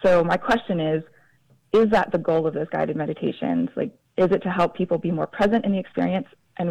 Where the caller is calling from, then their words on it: San Jose, California, United States; I am calling from San Jose, California.